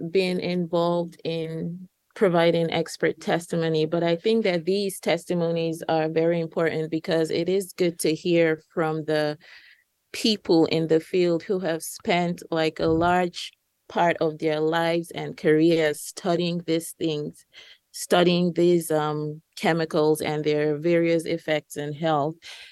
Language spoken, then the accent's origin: English; Nigeria; now in United States; I'm originally from Nigeria, and I've been in the U.S. since 2015